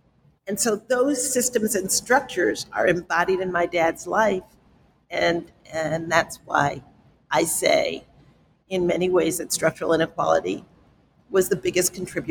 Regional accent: New York City, New York, United States; when I grew up in the South Bronx, my father and my mother worked themselves literally to early deaths to make sure that I would not end up in the South Bronx.

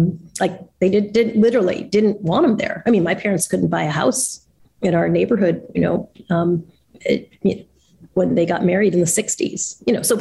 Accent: Long Island, New York, United States; You know, like I think I grew up in Long Island and my parents, you know, were, if anything was my mom was a bit of a fighter.

